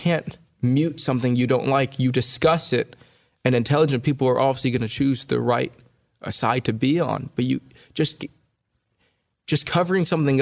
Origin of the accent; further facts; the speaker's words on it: California, United States; Because what people don't understand is that my parents immigrated from India. My sister and I were born and raised in California.